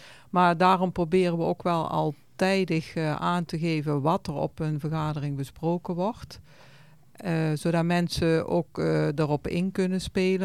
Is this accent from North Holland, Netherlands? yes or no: no; Veghel, North Brabant, Netherlands; born there; now in Eerde, Netherlands; Ik ben geboren in Veghel en ik woon nu 40 jaar in Eerde.